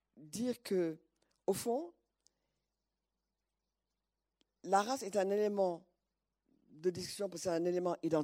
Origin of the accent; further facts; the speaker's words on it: Senegal; Dans les rues de Dakar, je suis une Sénégalaise, je suis une Peul, ne parlant pas le Peul, parce que née dans un milieu Wolof. J'ai toutes ces dimensions. Je suis une musulmane